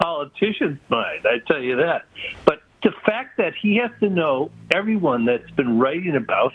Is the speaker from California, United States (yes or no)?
no; Wisconsin, United States; accent: Wisconsin; now in Oregon, United States; You notice I still have my Wisconsin accent.